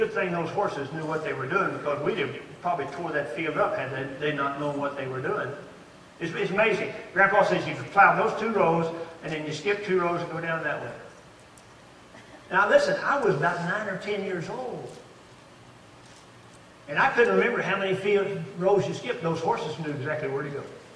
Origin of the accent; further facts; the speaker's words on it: Texas, United States; also born or lived in Louisiana; See, I grew up in Texas, and we had what they call shinry brush or mesquite bushes.